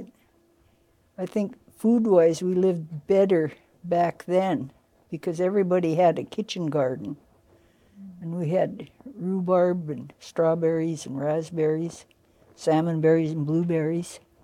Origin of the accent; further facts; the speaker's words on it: Seattle, Washington, United States; born there; now in Seldovia, United States; and I was born in Seattle.